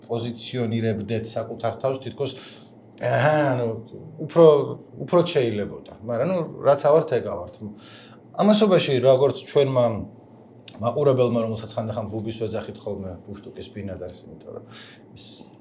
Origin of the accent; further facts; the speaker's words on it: Tbilisi, Georgia; ანუ მეც ხო ეგრე გავიზარდე რომ ჩვენთან აქ ვერაზე გარაჟების სახურავზე რო აძრებოდის თუთის ხე იყო ჩაი სახლის გვერდზე